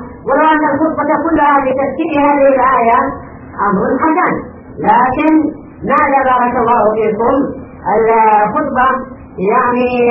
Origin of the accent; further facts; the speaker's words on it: Yemen; عندنا في اليمن